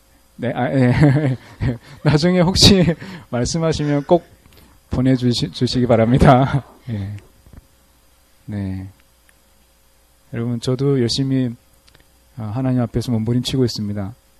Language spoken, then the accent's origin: Korean; China; now in South Korea